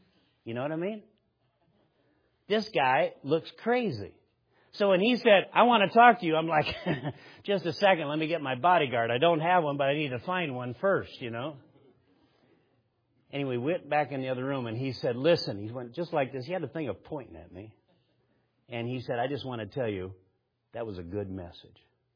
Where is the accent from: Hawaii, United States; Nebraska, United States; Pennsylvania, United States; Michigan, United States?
Nebraska, United States; we're glad to have you in Nebraska. We're from Nebraska.